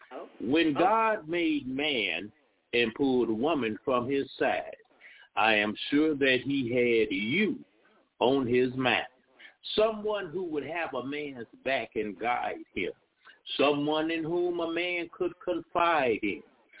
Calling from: Naperville, Illinois, United States; also born or lived in Chicago, United States; I'm calling from Naperville, Illinois, formerly of Chicago.

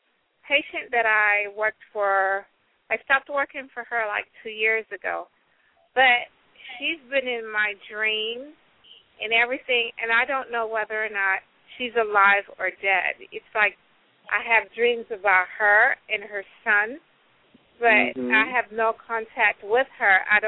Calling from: Florida, United States; I'm calling from Florida.

